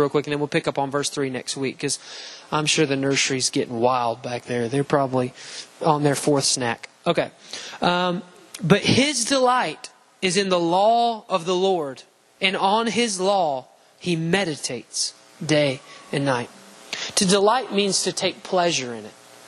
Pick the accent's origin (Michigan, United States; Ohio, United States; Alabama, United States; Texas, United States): Alabama, United States; Huntsville; I'm originally from Huntsville, I'm sorry.